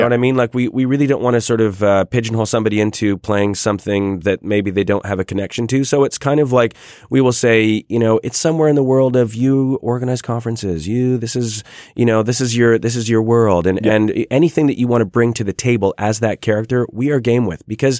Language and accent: English; Calgary, Alberta, Canada; also born or lived in Toronto; I am from Canada. And I, you know, grew up in Calgary, Western Canada, and went to school out east. And then I sort of found myself in Toronto improvising